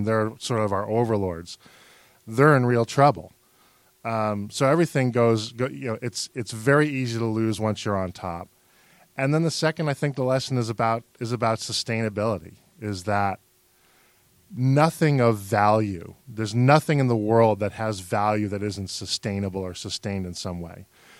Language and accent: English; New England, United States; accent: New England; So I grew up in New England, and despite the fact I've lost most of my accent, though, if I have a couple of beers, it comes back.